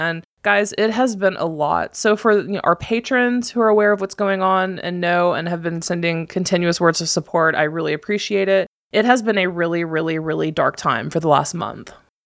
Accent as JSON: {"language": "English", "region": "Tennessee", "country": "United States", "lives_now": "Portland, United States", "said": "I am from Tennessee. So we will be moving from Portland all the way over to Tennessee."}